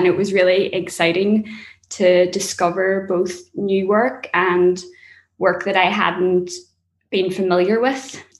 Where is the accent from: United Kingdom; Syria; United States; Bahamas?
United Kingdom; Derry, Northern Ireland; I was born in 91, and obviously I felt the residue of growing up in Derry and even just walking around East Belfast